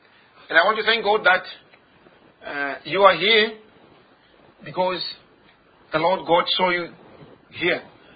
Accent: Zimbabwe; I come from Zimbabwe, Africa.

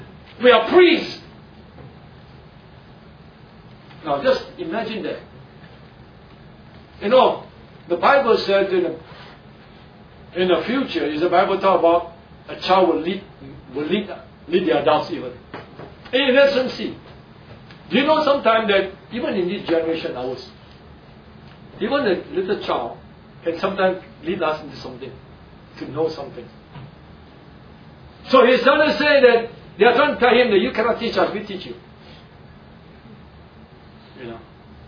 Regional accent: Philippines; So who am I? I'm a Filipino.

